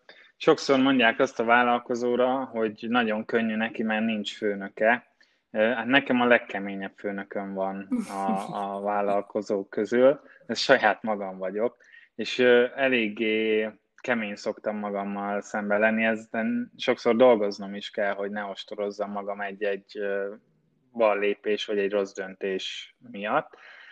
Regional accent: Kaposvár, Somogy, Hungary; moved away as an adult; now in Budapest, Hungary; Én egy kaposvári srác vagyok eredendően, úgyhogy ott születtem, és ott jártam egészen a gimi végéig iskolába, és utána kerültem fel Budapestre a Nemzetközi Üzleti Főiskolára

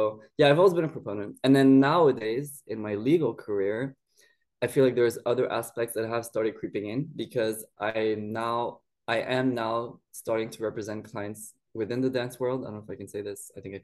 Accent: Hong Kong; also born or lived in Japan; now in United Kingdom; I was born in Japan. My mom's Taiwanese, my dad's Belgian, and then I was raised in Hong Kong at the French school. And now I've been in the UK for 10 years, and I just got the British passport last year, actually.

